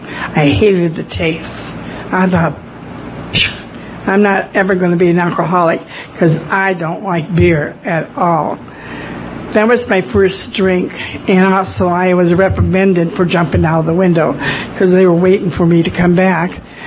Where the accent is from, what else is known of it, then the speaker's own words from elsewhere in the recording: Midwest, United States; I was born and raised in the Midwest, okay, and even got married with two of the husbands in the Midwest.